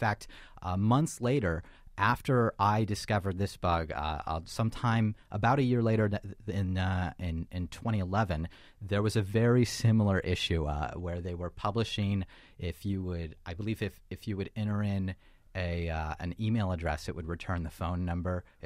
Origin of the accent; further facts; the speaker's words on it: United States; I'm out to criticize powerful people and express my First Amendment rights as an American.